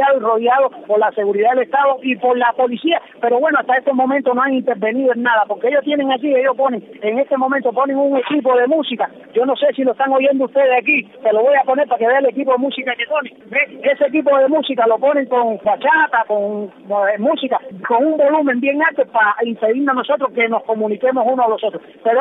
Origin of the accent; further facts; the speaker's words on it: Cuba; a cubanos de a pie, que nosotros tenemos derecho y como cubanos